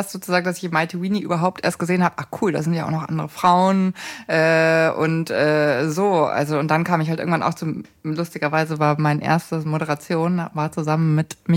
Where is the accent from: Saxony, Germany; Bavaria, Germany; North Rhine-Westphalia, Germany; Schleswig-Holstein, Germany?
Bavaria, Germany; da, wo ich herkomme, das rassistische Niederbayern, der Oberbayern-Grenze